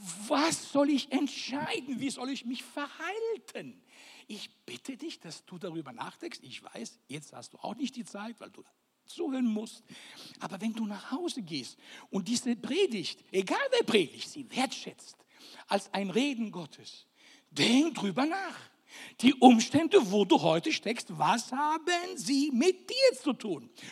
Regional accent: Sicily, Italy; accent: Sicilian; Ich kenne das aber nur auf Sizilianisch, mal lieber auf unserem Dialekt, weil das reimt sich nur auf Sizilianisch

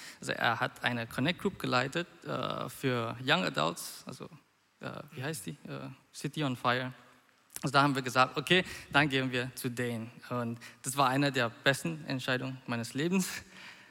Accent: Malaysia; now in Karlsruhe, Germany; Ich komme aus Malaysia. Ich bin seit 3,5 Jahren hier in Deutschland. Also das war, vor 3 Jahren bin ich nach Karlsruhe umgezogen, um mein Studium anzufangen.

